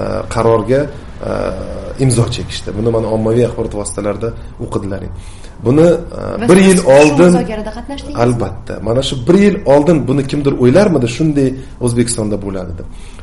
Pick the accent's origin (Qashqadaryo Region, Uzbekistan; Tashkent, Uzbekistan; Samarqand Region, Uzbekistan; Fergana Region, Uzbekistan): Fergana Region, Uzbekistan; Fergana